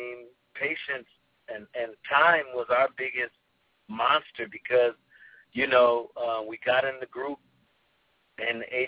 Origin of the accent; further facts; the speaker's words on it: Pasadena, California, United States; also born or lived in Hartford; I was in Hartford, Connecticut, but I was raised in Pasadena.